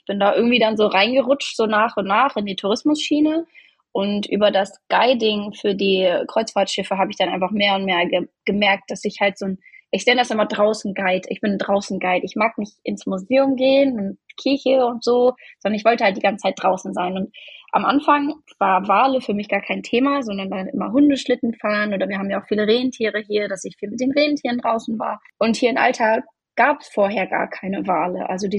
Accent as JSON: {"language": "German", "region": "Lower Saxony", "country": "Germany", "moved": "as an adult", "lives_now": "Norway", "said": "Ich komme ja eigentlich aus Ostfriesland und das ist halt recht nah an der Grenze."}